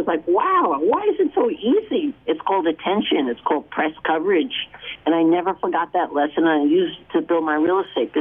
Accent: Edgewater, New Jersey, United States; I was 11. I was a playground supervisor in my hometown of Edgewater, New Jersey.

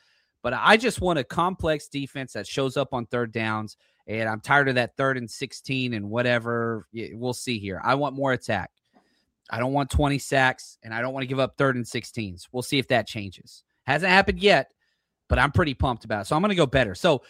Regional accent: the South, United States; I'm from the South. Makes it taste better.

